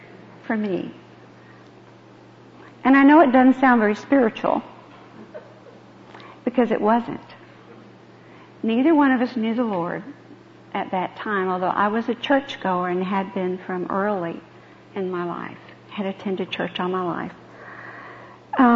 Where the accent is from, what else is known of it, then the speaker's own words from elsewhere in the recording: the South, United States; most of us growing up in the South know what that is and what it's like to live that way.